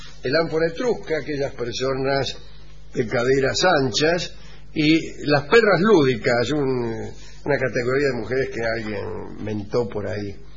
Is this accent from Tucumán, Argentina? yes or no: yes; Tucumán, Argentina; de Tucumán.